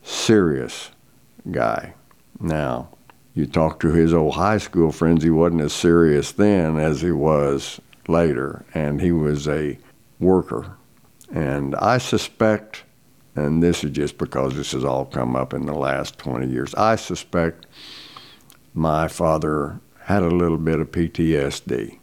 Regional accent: Pryor, Oklahoma, United States; born there; I was born in Pryor, Oklahoma.

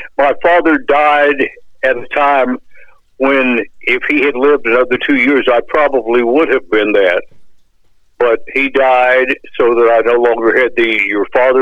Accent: Stuttgart, Arkansas, United States; also born or lived in Little Rock, United States; When I was a child, when I was at midterm of my first grade year in school, we moved from Little Rock, Arkansas to Stuttgart, Arkansas.

